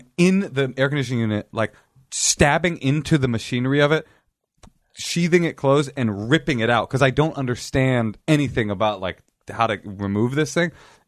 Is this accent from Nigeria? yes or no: no; Oakland, California, United States; I grew up poor. I grew up in Oakland. I grew up like when I was a young kid, thought I was like tough.